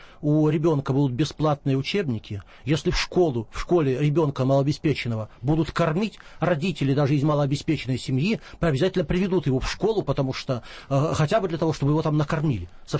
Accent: Omsk, Omsk Oblast, Russia; Вот я дружу в моем родном городе Омске с замечательной организацией

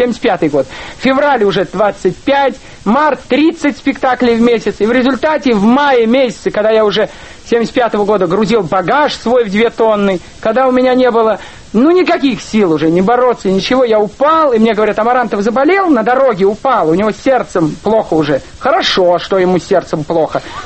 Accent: Russia; Но я-то русский, я не еврей.

